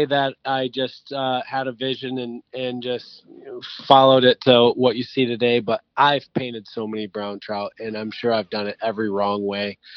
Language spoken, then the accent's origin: English; Michigan, United States; We grew up on Millhouse Bayou, a little bayou that feeds into the Grand River, which is Michigan's biggest river.